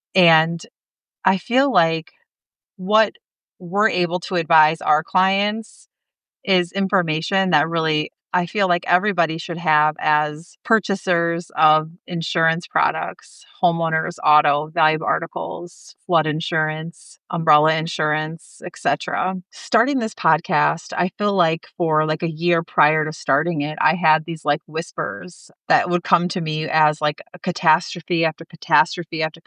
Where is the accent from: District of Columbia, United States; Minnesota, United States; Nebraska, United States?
Minnesota, United States; Eden Prairie; also born or lived in New Jersey; I was born in New Jersey. I lived there for 3 years. And then my family and I moved to Minnesota, Minneapolis area, Eden Prairie, Minnesota specifically. I grew up there and had a great, it was a great place to grow up.